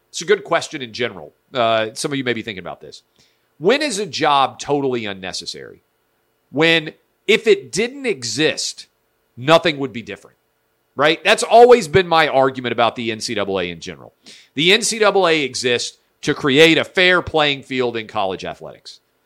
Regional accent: Southern United States, United States; I'm a Southerner, that's to be expected.

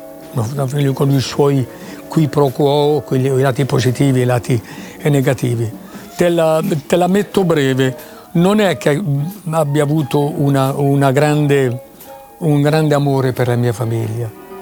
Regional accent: Bologna, Emilia-Romagna, Italy; also born or lived in Budrio; era il 1944, sono nato a Budrio, poi sono venuto a Bologna perché mio padre lavorava qui, in via Montello, me la ricordo vagamente un pochettino perché ero molto piccolo e poi sono cresciuto sotto l'aspetto rionale

